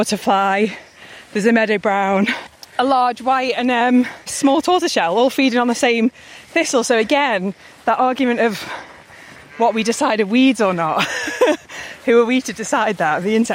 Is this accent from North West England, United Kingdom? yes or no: yes; Liverpool, North West England, United Kingdom; No, I'm from Liverpool originally.